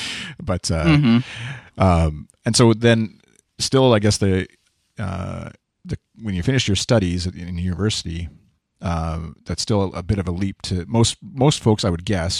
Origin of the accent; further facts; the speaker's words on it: Canada; Well, and I'm Canadian. I'm not American, obviously